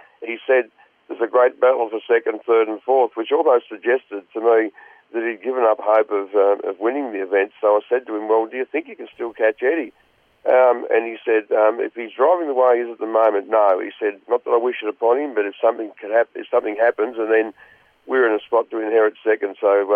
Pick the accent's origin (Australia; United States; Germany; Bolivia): Australia; Tasmania; I drove through from Queenstown to Hobart last night, Lee, and as you know, I grew up on the West Coast.